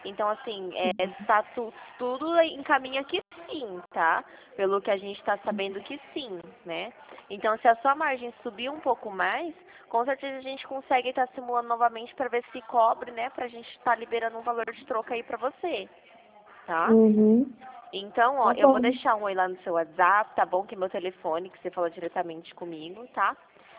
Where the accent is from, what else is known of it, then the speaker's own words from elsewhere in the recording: Dracena, São Paulo, Brazil; eu sou de Dracena, falo aqui do ladinho.